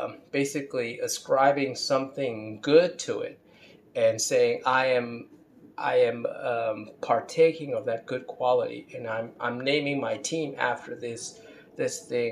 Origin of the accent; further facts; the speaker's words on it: Baltimore, Maryland, United States; I remember when I was a kid, I grew up in Baltimore, which is right near Washington, D.C., and everybody called them the Redskins.